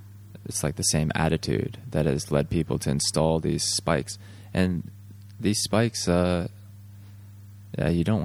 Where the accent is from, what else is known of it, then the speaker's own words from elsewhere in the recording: Tokyo, Japan; English is a second language; Near where my parents used to live, yeah. Where I grew up here in Tokyo